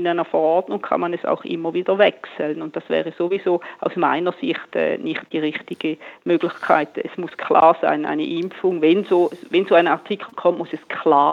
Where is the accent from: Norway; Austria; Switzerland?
Switzerland; Bei uns in der Schweiz kann man ja sehr viel zum Glück mitbestimmen in der Politik